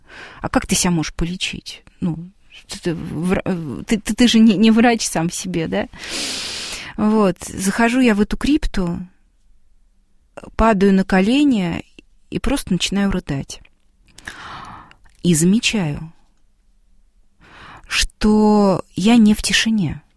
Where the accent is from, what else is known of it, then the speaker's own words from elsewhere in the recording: Russia; Но я вот из России.